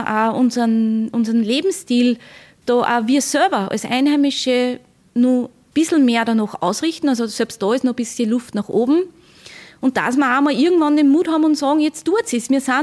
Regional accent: Steinbach am Attersee, Upper Austria, Austria; Ich glaube aber bei uns in Steinbach schon, weil wir sind die kleinste Gemeinde rund um den Attersee.

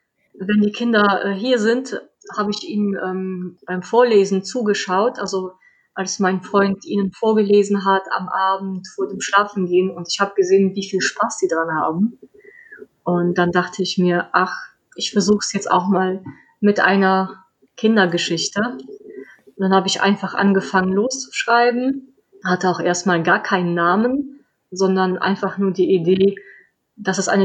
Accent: Poland; now in Mönchengladbach, Germany; ich wohne mittlerweile in München-Gladbach. Ich komme ursprünglich aus Polen

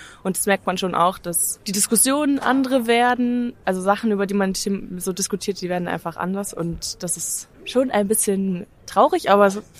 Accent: Pfaffenhofen, Bavaria, Germany; ich bin 20 Jahre alt und ich komme aus Pfaffenhofen

